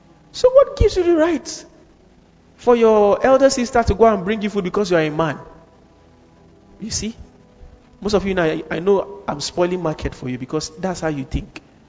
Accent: Kaduna, Kaduna State, Nigeria; I remember I grew up in Kaduna.

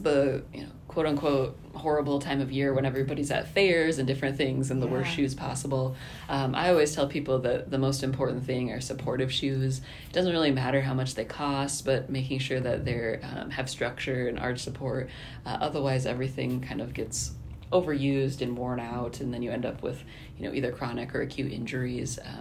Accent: Wisconsin, United States; I'm from Western Wisconsin. I grew up on a dairy farm in Western Wisconsin in a small community.

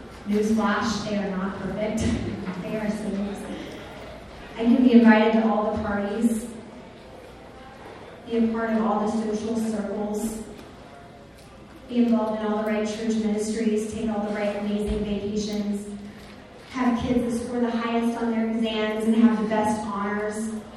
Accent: Wichita, Kansas, United States; I'm a Kansas girl. I grew up in Wichita.

